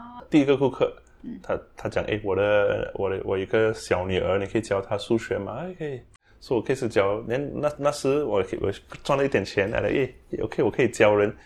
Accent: Malaysia; 我一去中国我就知道不一样，根本不一样。他一听我讲华语，他们就知道我是马来西亚人。

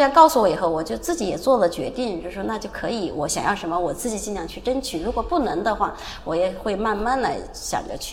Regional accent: China; 我们中国人，比如说第一次见到一个人，我们可能会说哇，你很漂亮。

